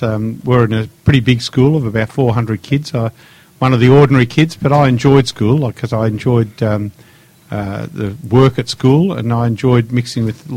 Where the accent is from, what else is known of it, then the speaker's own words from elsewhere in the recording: Winchelsea, Victoria, Australia; Well, I grew up on a farm at Winchelsea. I'm one of 10 children, so I had 5 sisters and 4 brothers, and we grew up on a mixed farm at Winchelsea.